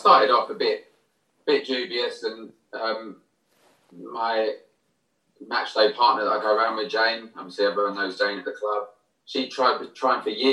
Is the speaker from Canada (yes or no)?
no; Cheltenham, South West England, United Kingdom; I come from Cheltenham